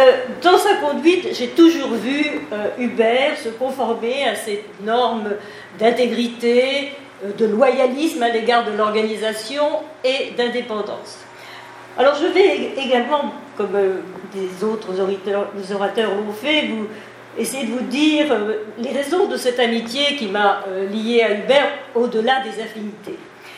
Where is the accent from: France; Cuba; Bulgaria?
France; le professeur Thierry et moi-même, nous étions bien français. Bon, peut-être parce que, à cause de notre accent, quand nous parlions anglais